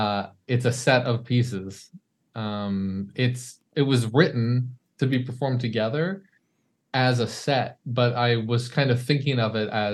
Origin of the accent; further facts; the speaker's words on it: Canada; also born or lived in New York; And I grew up in Canada, did my studies in the States in New York